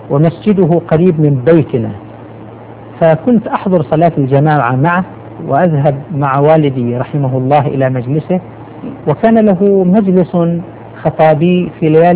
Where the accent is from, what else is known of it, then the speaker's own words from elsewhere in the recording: Qatif, Eastern Province, Saudi Arabia; هؤلاء عدد من الخطباء الذين تأثرت بهم في بلدي القطيف